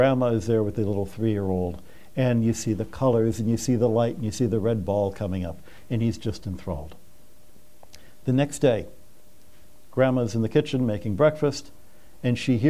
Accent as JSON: {"language": "English", "region": "Michigan", "country": "United States", "tie": "born or raised there", "said": "I grew up in Michigan on the shores of Lake Huron"}